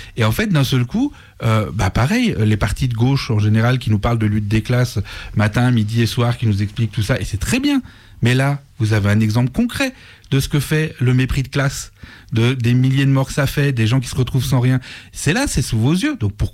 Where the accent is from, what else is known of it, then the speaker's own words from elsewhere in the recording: France; on a une action directe, nous, parce qu'on est français.